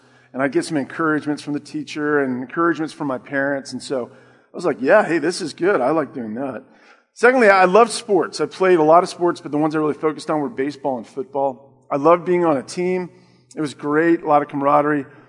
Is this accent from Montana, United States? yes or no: no; Herndon, Virginia, United States; I grew up in Herndon back when it was really a true farm town.